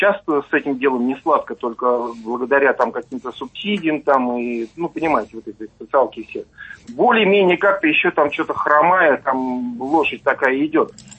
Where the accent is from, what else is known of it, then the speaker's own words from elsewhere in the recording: Moscow, Russia; постоянно как бы живу в деревне, поскольку в Москве уже жить стало невозможно. Я сам из Измайлова, вот. Зеленый такой райончик хороший всегда был